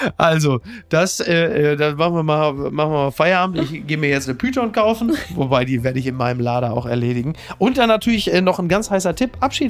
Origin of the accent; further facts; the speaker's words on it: North Rhine-Westphalia, Germany; Ich komme aus dem Ruhrgebiet.